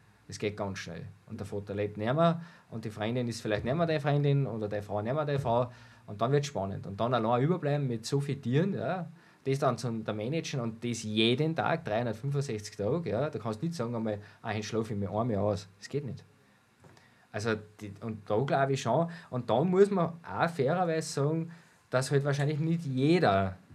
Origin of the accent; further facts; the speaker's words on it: Austria; wenn heute einer mal bei uns in Österreich dann auch vielleicht 80 oder 100 Milchkühe hat